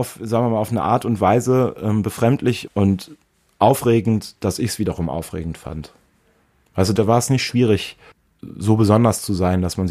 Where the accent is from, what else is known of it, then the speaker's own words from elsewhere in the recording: Prüm, Rhineland-Palatinate, Germany; Darleiden, bezeichnenderweise Darleiden.